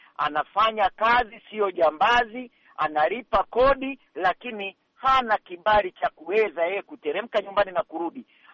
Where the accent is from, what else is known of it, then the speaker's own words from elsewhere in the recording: Kenya; moved away; wale wanatujua sisi tunatoka Kenya, maanake huwa tunajigamba. Hatujifichi nyumbani, east west, nyumbani ni Kenya.